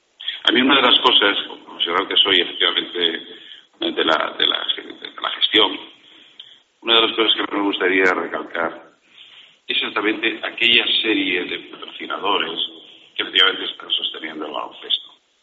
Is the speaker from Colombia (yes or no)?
no; Madrid, Community of Madrid, Spain; now in Valladolid, Spain; Yo soy de Madrid. Lo que pasa es que es posible que no viviera nunca más en Madrid. Y tengo muchas generaciones de madrileños dentro de mi familia.